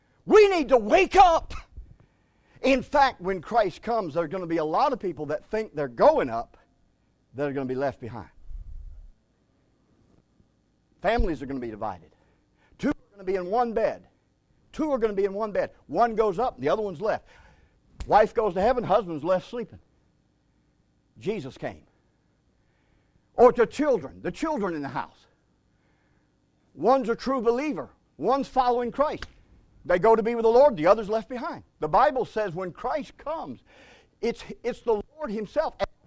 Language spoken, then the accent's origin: English; Detroit, Michigan, United States; And I actually grew up in Detroit, Michigan, growing up as a kid. But my parents and all my heritage comes from Eastern North Carolina